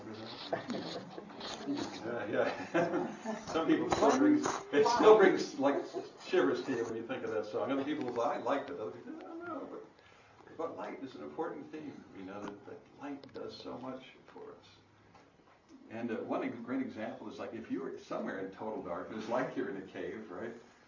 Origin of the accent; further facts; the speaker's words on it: New York City, New York, United States; Growing up around New York City, it's like if we park somewhere at night, where do we park? By the streetlight.